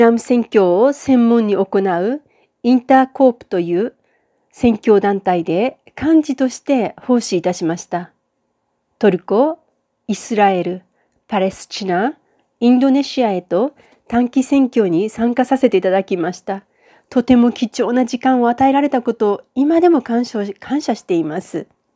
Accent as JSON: {"language": "Japanese", "region": "Kyoto", "country": "Japan", "tie": "born there", "said": "私は1971年、日本の京都で生まれました。私は幼稚園の頃から母に連れられて教会に通い始めました。"}